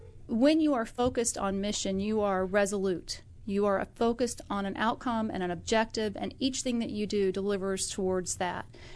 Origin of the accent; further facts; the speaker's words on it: the South, United States; I actually remember growing up in the South and saying that I wasn't sure that I would have a husband, but I knew I would have kids.